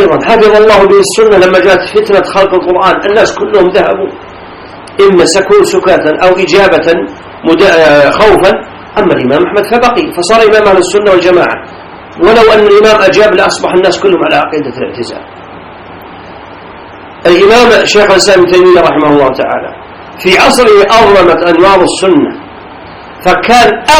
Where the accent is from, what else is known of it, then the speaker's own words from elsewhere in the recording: Najd, Saudi Arabia; وقد ظهر الشرك في توحيد العبادة حتى عندنا في نجد